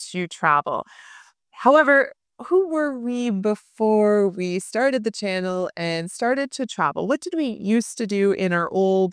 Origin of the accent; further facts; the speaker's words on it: Toronto, Ontario, Canada; Yeah, and we are originally from Toronto, Canada.